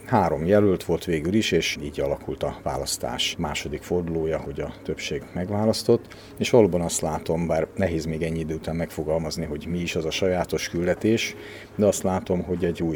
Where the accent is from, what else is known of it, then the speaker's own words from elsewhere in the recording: Pest, Hungary; eredetileg lelkész családban nőttem föl, Pest megye egy kis falujában voltam gyermek, édesapám ott szolgált, aztán Monoron érettségiztem egy állami gimnáziumban